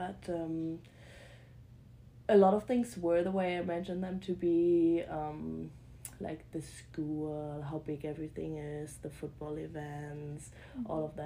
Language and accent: English; eastern Germany, Germany; English is a second language; now in United States; I'm from Germany. Yeah, for Germany, that's eastern part. And I'm 21 years old.